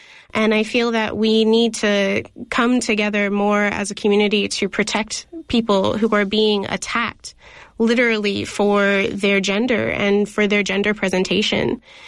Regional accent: Oakland, California, United States; So, I am born and raised in Oakland. I grew up here, and I have spent the majority of my entire life here.

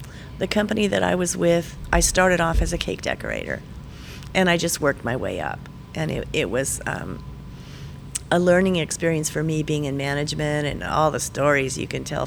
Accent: California, United States; moved away; I'm originally from California.

